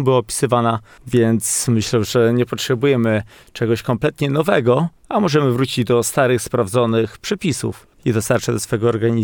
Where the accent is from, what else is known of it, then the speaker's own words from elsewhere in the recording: Podlaskie Voivodeship, Poland; jestem z Podlasia, jestem z zawodu kucharzem i producentem buzy